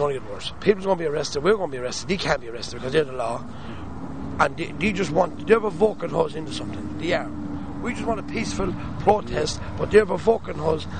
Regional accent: Ireland; And at the end of the day, we are human beings. We are Irish people. We're not just travellers. We are Irish people.

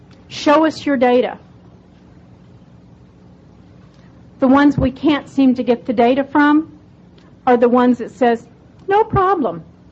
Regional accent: Atlanta, Georgia, United States; I'm from Atlanta, Georgia.

